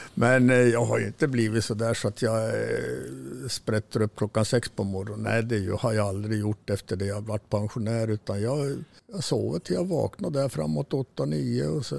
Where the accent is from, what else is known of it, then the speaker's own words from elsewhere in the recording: Kiruna, Norrbotten County, Sweden; som Kirunabo dessutom så borde man ju dricka kaffe